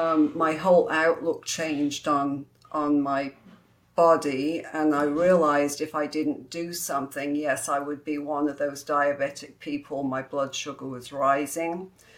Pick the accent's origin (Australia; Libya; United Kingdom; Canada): United Kingdom; England; now in United States; So I was born and raised in England, and so our way of living and eating was a little bit different to when I came over to the States.